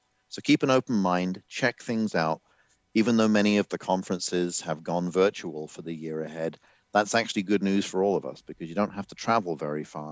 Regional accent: England, United Kingdom; So I am from England originally

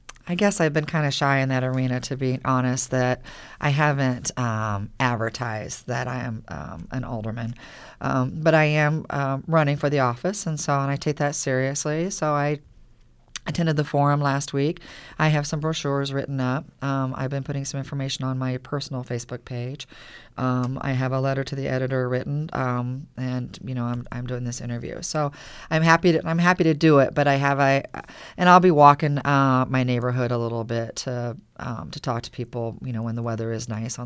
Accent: Macomb, United States; But Macomb is still home, and I enjoyed growing up in Macomb.

